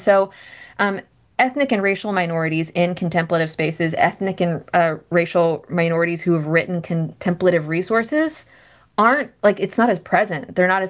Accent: United States; as a Filipino American woman, am going and looking for contemplative resources, or spiritual formation resources

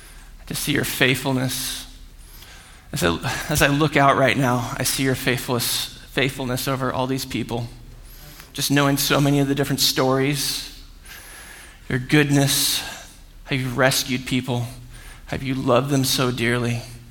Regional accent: California, United States; All right, so I grew up surfing in Orange County.

